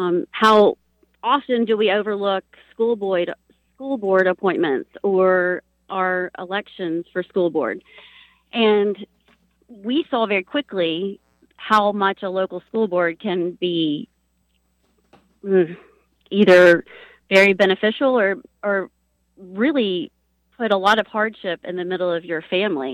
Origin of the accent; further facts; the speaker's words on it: Knoxville, Tennessee, United States; Well, actually, I grew up in Knoxville, Tennessee, and was involved in kind of the political arena in Tennessee when growing up there and in college.